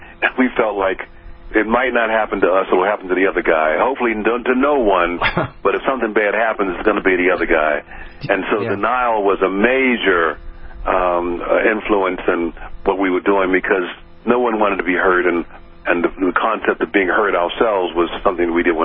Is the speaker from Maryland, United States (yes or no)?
yes; Baltimore, Maryland, United States; I grew up in Baltimore City, and I thought I was standard, average American